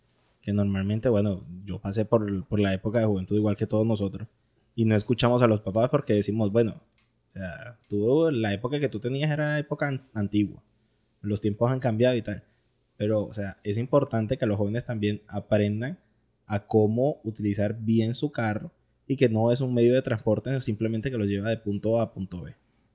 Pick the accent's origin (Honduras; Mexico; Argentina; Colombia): Honduras; yo soy de Honduras.